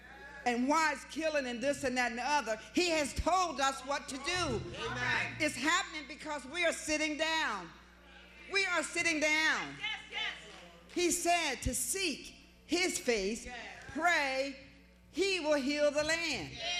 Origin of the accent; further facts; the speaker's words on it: the South, United States; And I'm from the South, so maybe y'all doing something new up north. But when I was raised, a deaconess and a deacon was missionaries.